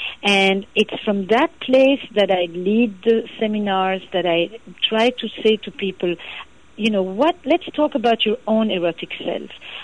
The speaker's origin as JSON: {"language": "English", "town": "Antwerp", "region": "Flanders", "country": "Belgium", "tie": "born or raised there", "said": "I grew up in Antwerp in Belgium, and it was an entire community of Holocaust survivors."}